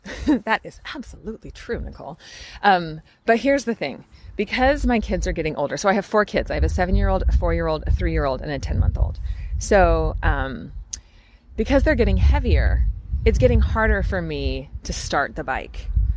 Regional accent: the South, United States; Yeah, well, I'm from the South. Anyway, this is just how we do it down there.

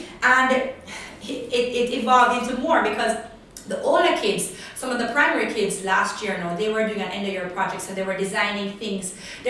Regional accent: Jamaica; I grew up in the Jamaica where intelligence was valued

